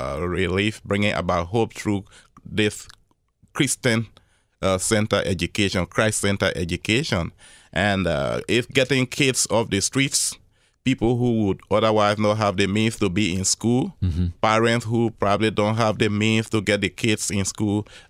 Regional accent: Liberia; now in United States; from Liberia. I came just about a week ago to the United States.

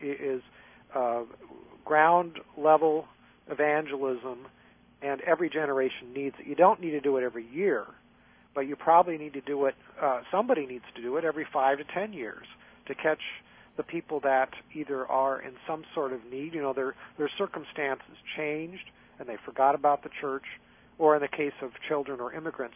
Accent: California, United States; I grew up in California, and the religious environment in California is much different than it is here in the Midwest.

